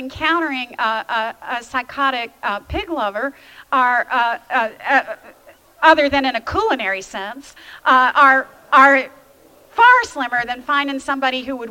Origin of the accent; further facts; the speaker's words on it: Louisville, Kentucky, United States; I grew up in Louisville, as many of you know, part of the hillbilly diaspora.